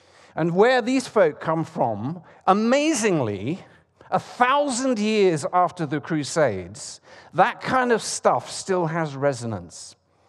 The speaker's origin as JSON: {"language": "English", "region": "London", "country": "United Kingdom", "tie": "born or raised there", "said": "There! That's my home country. My home city, it's London, and it's a march carrying flags."}